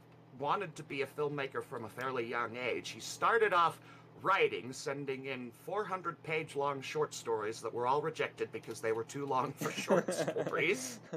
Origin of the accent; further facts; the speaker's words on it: Utah, United States; I'm from Utah, and I'm a leftist.